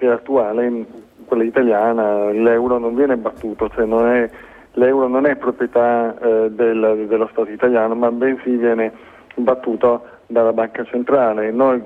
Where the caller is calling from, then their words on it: Turin, Piedmont, Italy; sono da Torino.